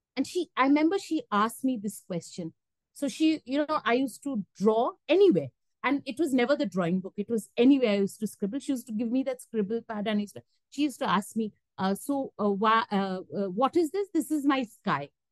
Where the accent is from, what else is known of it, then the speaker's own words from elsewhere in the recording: Kolkata, West Bengal, India; My childhood was in Kolkata.